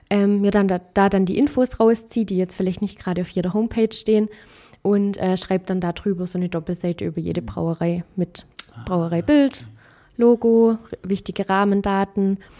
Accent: Baden-Württemberg, Germany; bei uns in Baden-Württemberg

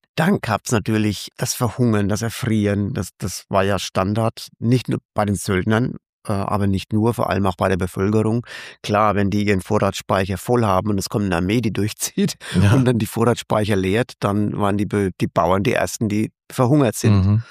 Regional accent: Ramsthal, Bavaria, Germany; Und aus meinem Heimatdorf, Ramstal natürlich damals auch, Hammelburg, auch das Weindorf.

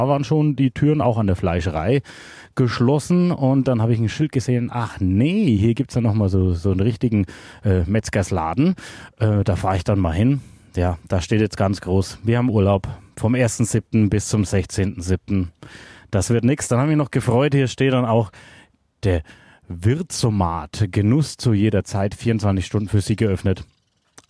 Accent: Kronach, Bavaria, Germany; Bei mir, ich komme aus Kronach seitlich.

